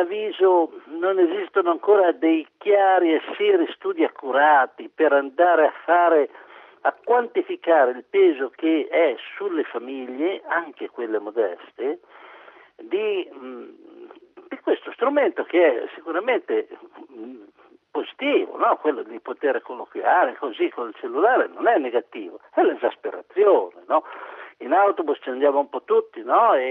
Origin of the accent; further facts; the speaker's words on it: Genoa, Liguria, Italy; Io sono di Genova, sì.